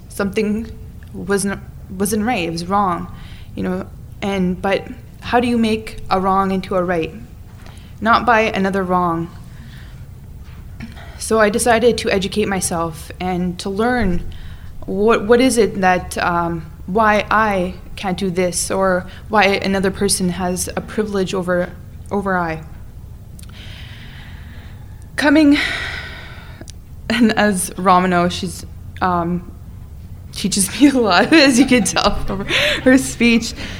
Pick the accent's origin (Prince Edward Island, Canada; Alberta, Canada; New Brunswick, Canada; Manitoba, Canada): Manitoba, Canada; 20 years old. I'm from the Saking First Nations. It's about an hour and a half northwest of Winnipeg.